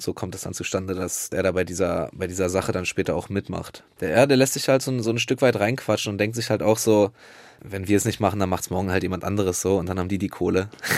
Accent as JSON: {"language": "German", "region": "Berlin", "country": "Germany", "tie": "born or raised there", "said": "Also ich bin in Berlin-Neukölln aufgewachsen. Wo genau ich da aufgewachsen bin, sage ich nicht."}